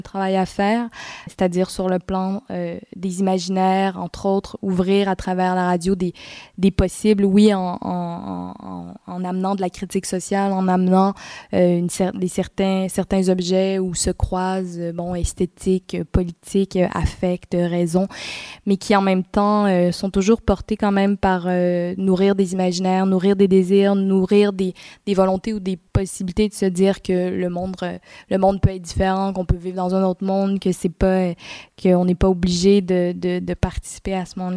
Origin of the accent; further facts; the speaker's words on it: Quebec, Canada; une bataille importante, en tout cas chez nous au Québec.